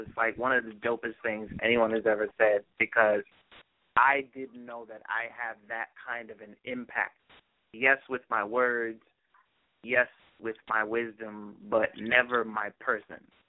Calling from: Brooklyn, New York, United States; Good evening, Poetic family. … calling from Brooklyn, New York.

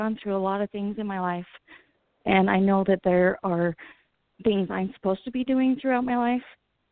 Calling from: Utah, United States

